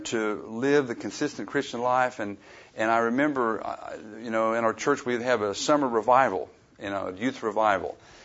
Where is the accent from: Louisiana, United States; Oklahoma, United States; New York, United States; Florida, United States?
Oklahoma, United States; and I was raised in Western Oklahoma, and what we did was we'd go out and on Friday night and get a six-pack of beer and drive around